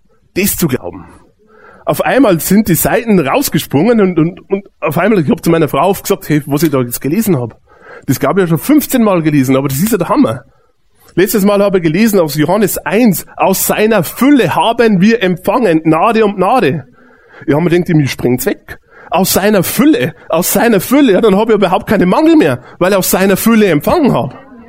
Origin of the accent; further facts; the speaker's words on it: Bavaria, Germany; Ich bin ja aufgewachsen im Bayerischen Wald, das wisst ihr ja. Und da ist ja der absolute Katholizismus